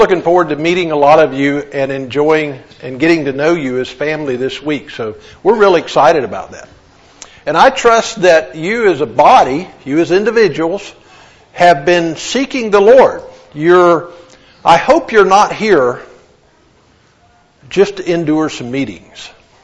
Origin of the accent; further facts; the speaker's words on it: North Carolina, United States; I'm from North Carolina, okay?